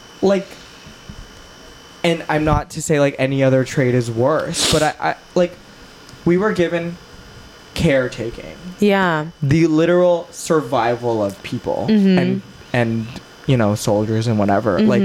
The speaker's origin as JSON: {"language": "English", "region": "Texas", "country": "United States", "tie": "born or raised there", "said": "And like, I think growing up in Texas, again, it's like, the main sport is football"}